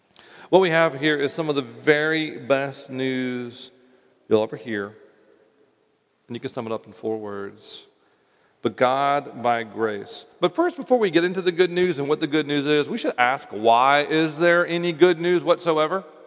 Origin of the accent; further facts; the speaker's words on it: the South, United States; I grew up in the South, in a small rural town, which means I heard about being saved all the time.